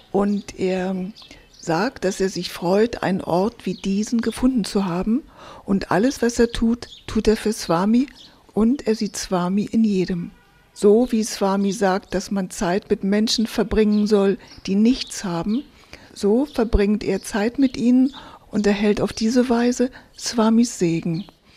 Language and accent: German; Berlin, Germany; born there; In Berlin, wo ich geboren bin, sagt man, man wird alt wie eine Kuh und lernt immer noch dazu.